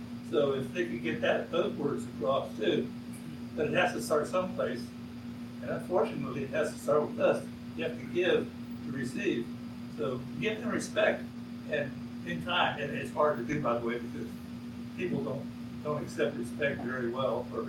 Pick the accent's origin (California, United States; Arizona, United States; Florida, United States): Florida, United States; I'm from Florida. And we have 67 counties with 67 different codes and violations and everything.